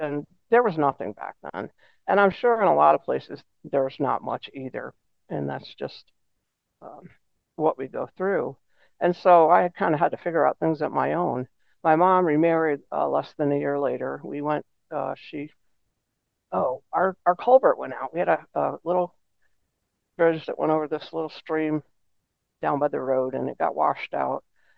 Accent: Poughkeepsie, New York, United States; I'm from upstate New York originally. I was born in Poughkeepsie, New York.

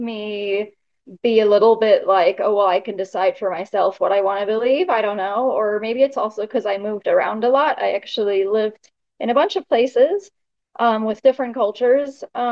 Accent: South Africa; born there; moved away; I was originally born in South Africa. I am a South African. And yeah, in South Africa, things are very different than here, obviously. My family was sort of multicultural.

